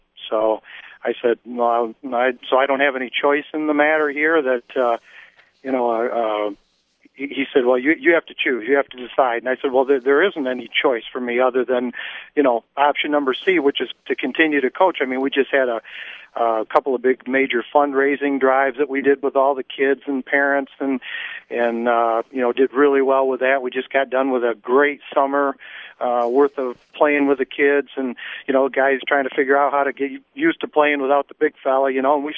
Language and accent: English; Grand Ledge, Michigan, United States; And I grew up in Grand Ledge, born and raised here, played ball in Grand Ledge and went to school here